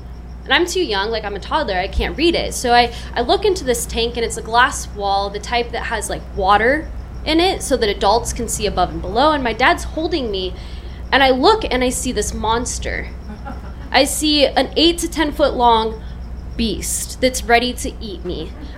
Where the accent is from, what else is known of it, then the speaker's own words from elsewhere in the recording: Oceanside, California, United States; my parents' first house that I grew up in Oceanside.